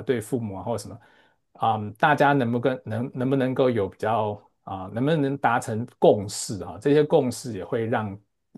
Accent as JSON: {"language": "Chinese", "region": "Hualien County", "country": "Taiwan", "tie": "born or raised there", "said": "这是台湾的，这个在花莲的某一个地方的一个小火车站。我们小时候是看着这些东西长大的。"}